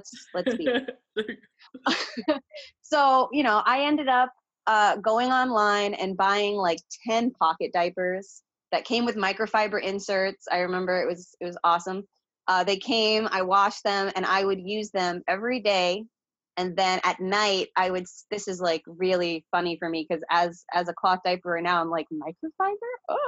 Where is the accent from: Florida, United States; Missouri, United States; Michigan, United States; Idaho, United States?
Florida, United States; I'm from the Treasure Coast of Florida, which is kind of like East Coast, kind of in the middle. So we're not like Disney, but we're also not Miami.